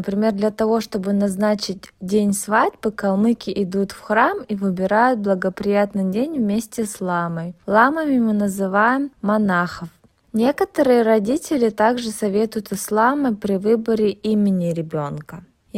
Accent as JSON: {"language": "Russian", "region": "Kalmykia", "country": "Russia", "said": "мне 28 лет, и я калмычка. Калмыки – это единственный народ в Европе, основной религией которого является буддизм. У нас также есть свой язык – калмыцкий"}